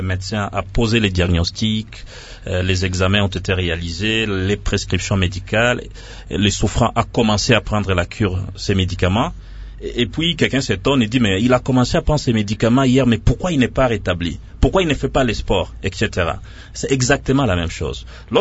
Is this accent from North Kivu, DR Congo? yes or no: yes; Walikale, North Kivu, DR Congo; Moi, je suis un élu du Nord Kivu. Hein, je suis de Walikale, mais j'ai des frères qui vivent dans la zone des Beni, et des frères de famille même.